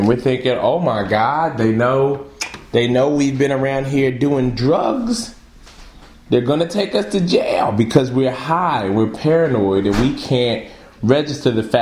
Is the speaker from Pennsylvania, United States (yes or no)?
yes; Philadelphia, Pennsylvania, United States; I was in my hometown, Philadelphia, from about Wednesday on.